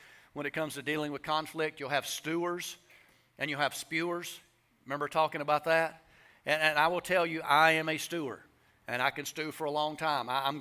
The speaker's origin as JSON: {"language": "English", "region": "the South", "country": "United States", "accent": "southern", "said": "some of you that pick on my southern accent"}